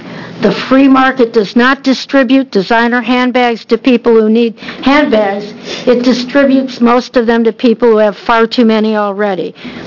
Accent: Florence, Oregon, United States; I'm from Florence, Oregon

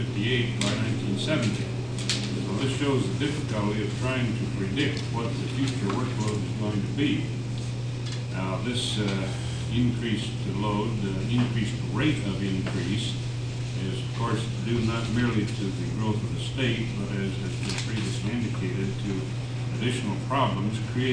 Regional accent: Portland, Oregon, United States; I'm a lawyer from Portland.

